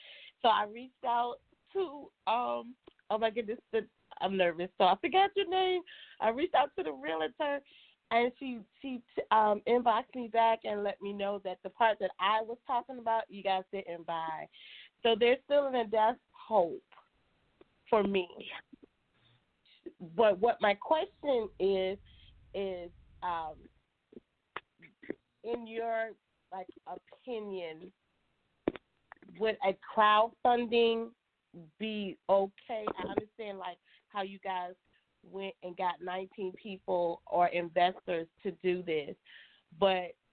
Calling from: Marietta, Georgia, United States; I'm calling from Marietta here in Georgia.

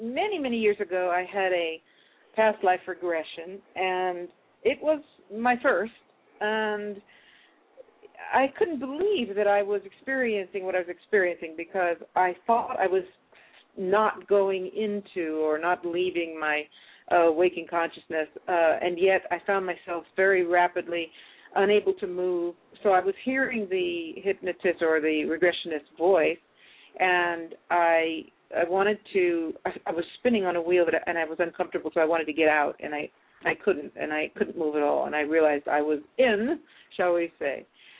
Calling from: Italy; I am calling from Italy, so maybe.

